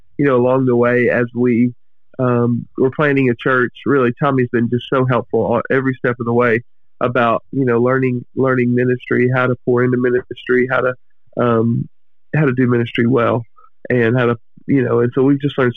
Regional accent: Arkansas, United States; also born or lived in Texas; Yeah, no, I'm from America. I grew up in Arkansas and Texas, and I went to school in Nashville, Tennessee.

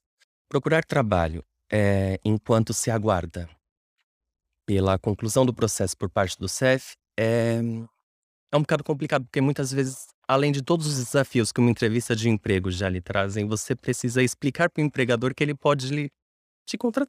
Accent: São Paulo, Brazil; Eu não nasci exatamente em São Paulo. E eu cresci na periferia, aos arredores

